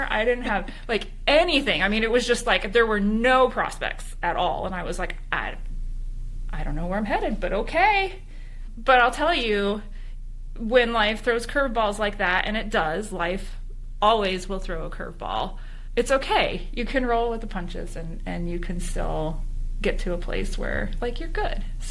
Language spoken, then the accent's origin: English; Indiana, United States; I'm originally from Indiana, so went back to Indiana